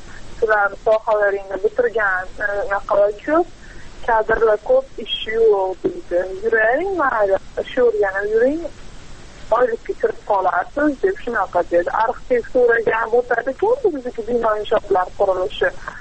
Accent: Namangan, Namangan Region, Uzbekistan; Namangandan.

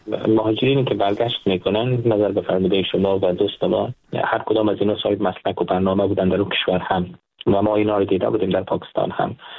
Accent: Afghanistan; moved away as an adult; also born or lived in Pakistan; now in United States; سال 2023 به افغانستان برگشتیم، در حالی که ما مدت طولانی در پاکستان زندگی کردیم. من در افغانستان درس خواندم، در افغانستان بزرگ شدم و در افغانستان زمینه مساعد شد که من بیام در آمریکا

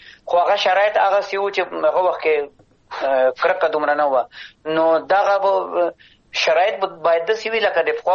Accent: Afghanistan; زه افغان یم، د افغانستان یم

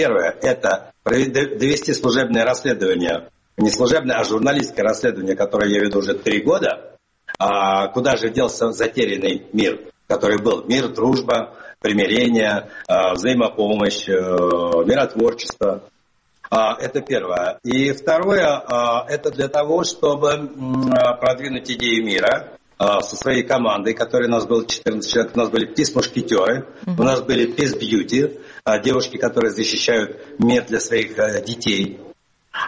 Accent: Kazakhstan; born there; как я в Казахстан по-российскому летаю, там, где я родился, в Казахстане.

